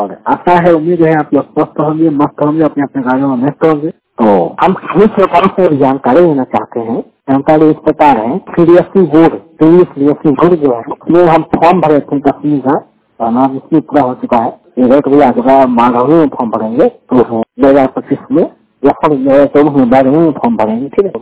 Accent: Begusarai, Bihar, India; सीधा बेगूसराय बिहार के रहने वाला हूँ।

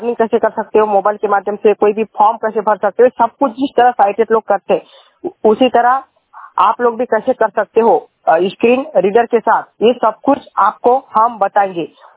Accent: Nagpur, Maharashtra, India; और मैं नागपुर महाराष्ट्र से हूँ।

